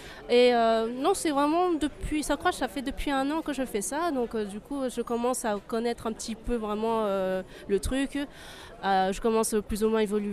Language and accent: French; China; je suis une chinoise et je suis une asiatique